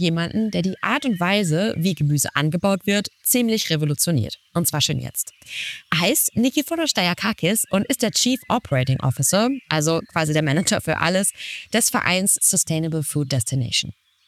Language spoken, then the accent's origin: German; Lower Saxony, Germany; Ich komme ja aus Deutschland, bin in Niedersachsen aufgewachsen, auf einem kleinen Dorf und da gab es überall Landwirtschaft.